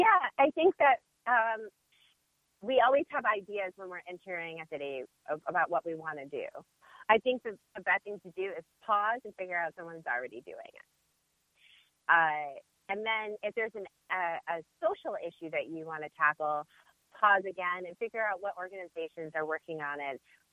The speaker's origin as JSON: {"language": "English", "town": "Detroit", "region": "Michigan", "country": "United States", "tie": "born or raised there", "said": "getting lost in Detroit, rediscovering my hometown, introducing myself to neighborhoods that I'd never known about before."}